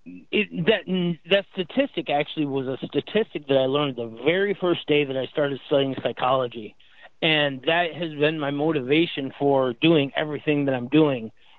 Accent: Michigan, United States; now in Florida, United States; I'm from Michigan, but I live in Florida now.

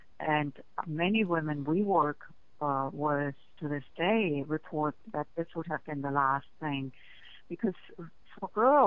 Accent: Germany; I grew up in Germany, and while I grew up in a way that I felt free about my body

